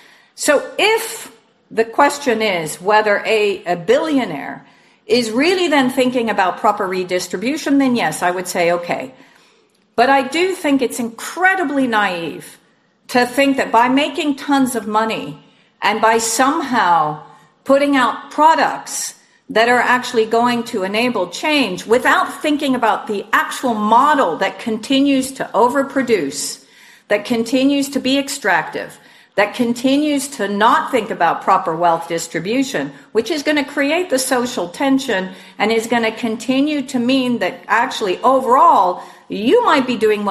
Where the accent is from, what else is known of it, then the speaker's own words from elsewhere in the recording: Palo Alto, California, United States; I grew up in Palo Alto